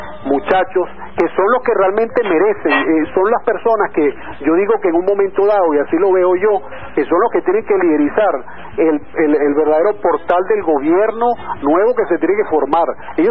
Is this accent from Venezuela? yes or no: yes; Venezuela; born there; en el lugar que nacimos, en Venezuela